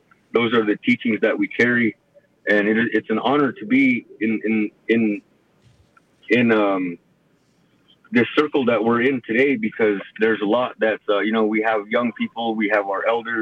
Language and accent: English; Duck Valley, Nevada, United States; I'm from the Duck Valley Shoshone Paiute Tribe. My mom is from the Fort McDermitt Paiute Shoshone Tribe.